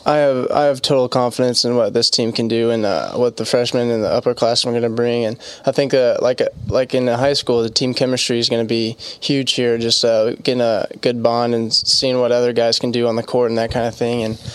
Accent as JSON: {"language": "English", "town": "Bloomington", "region": "Indiana", "country": "United States", "tie": "born or raised there", "said": "be the place for me, and growing up from Bloomington, that was a big part."}